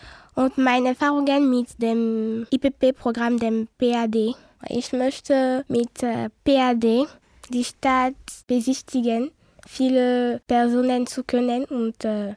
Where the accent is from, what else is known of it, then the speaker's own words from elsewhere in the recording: Ouidah, Atlantique, Benin; German is a second language; now in Germany; komme aus Benin, genauer gesagt aus Ouidah. Ich bin am 2. September 2000 geboren. Ich lerne Deutsch, weil ich später in einer guten Arbeit in Deutschland möchte haben.